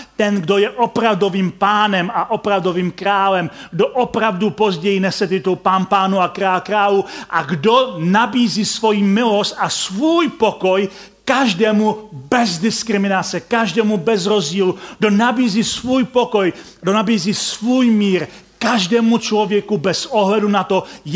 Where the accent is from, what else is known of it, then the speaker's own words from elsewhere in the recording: Silesia, Czechia; Já jsem ze Slezska původem.